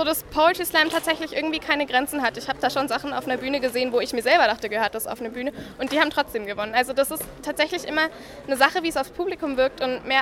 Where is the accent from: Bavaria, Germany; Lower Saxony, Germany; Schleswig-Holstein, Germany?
Bavaria, Germany; Fürth; ich komme aus Fürth, bin 17